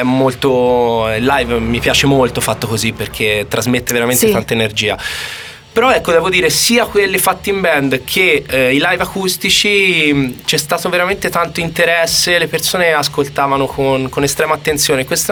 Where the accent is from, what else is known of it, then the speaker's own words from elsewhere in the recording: Pistoia, Tuscany, Italy; Io sono di Pistoia.